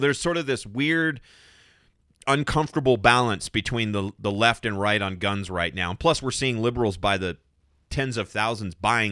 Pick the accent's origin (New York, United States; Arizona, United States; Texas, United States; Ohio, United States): Arizona, United States; you can go to where I grew up in Arizona and watch people just walk across the border.